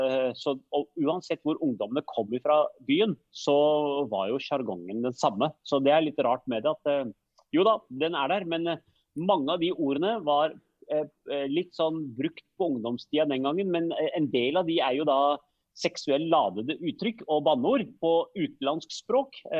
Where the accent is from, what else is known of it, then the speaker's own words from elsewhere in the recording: Oslo, Norway; Men det der i Iladalen, hvor jeg er født og oppvokst, mellom Sagen og Kjellands plass et sted, det var jo ikke hippt område den gangen, nå har det blitt noe kulere, men det var jo blokkleiligheter, så du er jo i blokka.